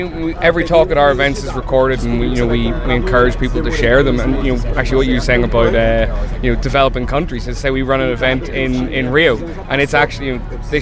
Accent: Belfast, Northern Ireland, United Kingdom; I'm from Belfast, Northern Ireland.

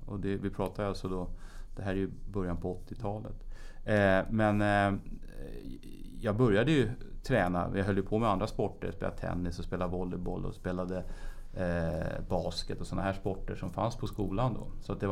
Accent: Sweden; då var jag hemma i Sverige. Då hade jag ju liksom bott utomlands i två år, så då kom jag ändå hem till svensk miljö igen då

